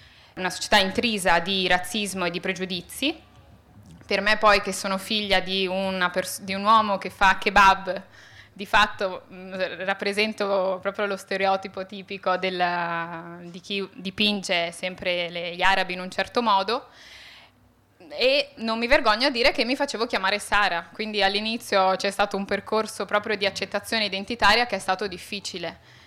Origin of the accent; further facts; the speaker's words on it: Venice, Veneto, Italy; essendo io poi cresciuta in Italia e in particolar modo a Venezia.